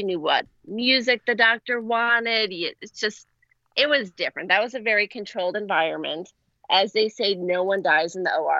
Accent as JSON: {"language": "English", "region": "Pennsylvania", "country": "United States", "lives_now": "Charleston, United States", "said": "Pennsylvania."}